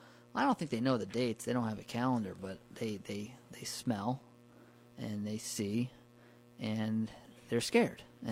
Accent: New York, United States; it's too humid where I grew up in the Hudson Valley

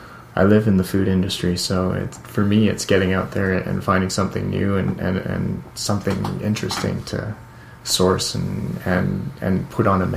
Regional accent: Victoria, British Columbia, Canada; I actually was not born in the Comox Valley, but I was born on Vancouver Island in Victoria.

